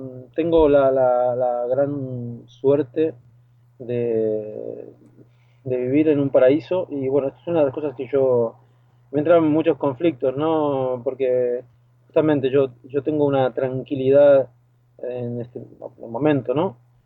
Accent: Argentina; moved away; yo vine aquí en el 2002 y claro, en Europa se planteó una crisis y claro, yo vengo de Argentina, toda mi vida he vivido en crisis.

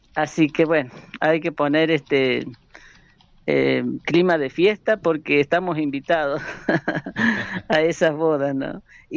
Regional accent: Belén, Catamarca, Argentina; now in Mendoza, Argentina; por adopción mendocina, porque ya la otra generación sí es toda mendocina, la de mi familia. Pero nosotros somos de Catamarca

